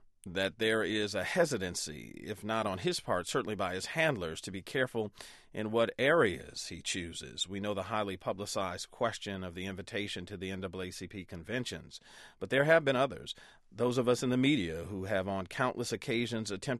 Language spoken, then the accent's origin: English; Detroit, Michigan, United States; I can take you to New York, my hometown of Detroit.